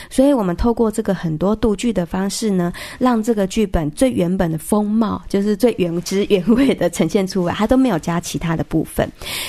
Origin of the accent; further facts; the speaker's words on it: Tainan, Taiwan; 他们其实知道我是台南的人